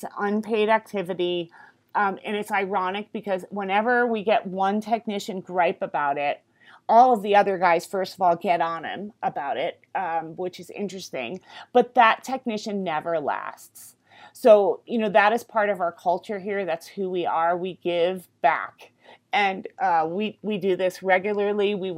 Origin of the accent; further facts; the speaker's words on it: New Jersey, United States; also born or lived in New York City; now in Colorado, United States; I am from New Jersey originally and lived in New York City for many years prior to moving to Colorado. So I still speak rather fast.